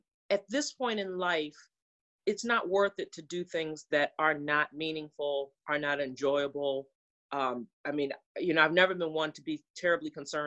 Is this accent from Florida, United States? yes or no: no; Maryland, United States; I'm from Maryland. I love being home again because it reminds me who I am.